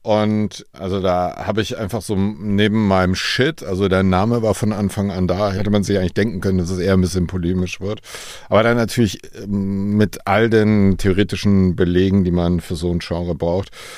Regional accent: Bavaria, Germany; Ich komme ja aus dem Fränkischen

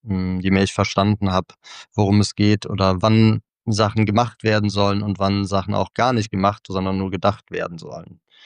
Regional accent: Cologne, North Rhine-Westphalia, Germany; Also ich komme aus Köln

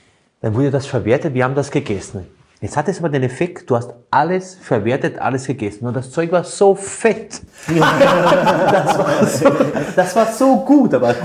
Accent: Burgenland, Austria; Bei uns im Burgenland hat es so Erdäpfelspalten.

